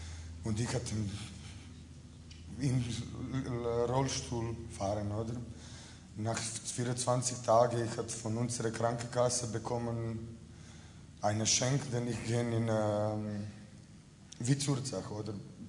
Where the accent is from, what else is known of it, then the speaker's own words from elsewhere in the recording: Croatia; German is a second language; ich komme aus Kroatien und ich hatte mit 18 Jahren im Leben einen riesen Unfall